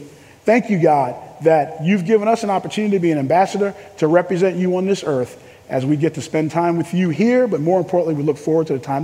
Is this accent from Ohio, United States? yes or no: no; New York City, New York, United States; It's interesting, when I'm from New York City, right? And so in New York City, you go to the UN, nobody can find parking, right?